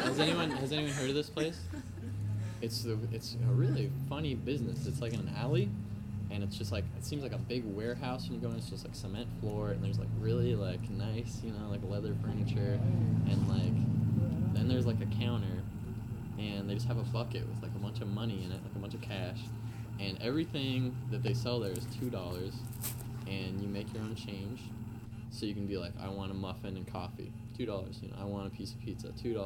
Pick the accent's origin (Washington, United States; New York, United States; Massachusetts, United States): Washington, United States; Olympia; I'm from Olympia.